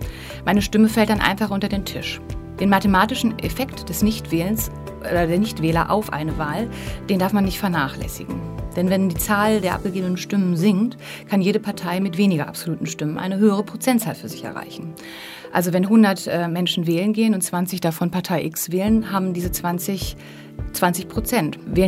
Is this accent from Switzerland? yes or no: no; Bückeburg, Lower Saxony, Germany; Und die waren auch in Bückeburg, wo ich groß geworden bin, vertreten.